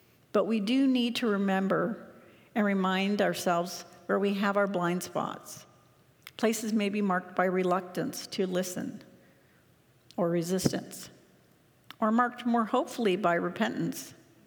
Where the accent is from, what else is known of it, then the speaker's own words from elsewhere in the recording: United States; moved away as an adult; now in Abbotsford, Canada; I've been in Abbotsford for 31 years, and I've surpassed the 25 years I spent growing up in the United States. So I feel a bit Canadian.